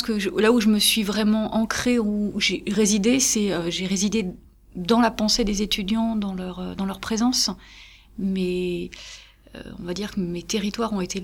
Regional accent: Morocco; Moi, j'ai vécu toute mon enfance au Maroc, et on est beaucoup dehors dans ces pays-là.

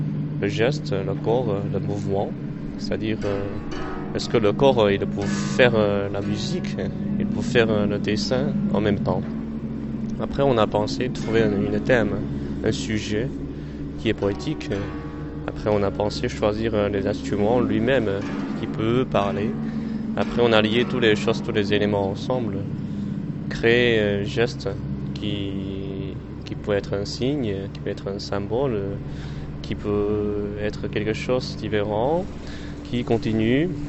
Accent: Shanghai, China; French is a second language; now in France; je viens de la Chine, je suis né à Shanghai.

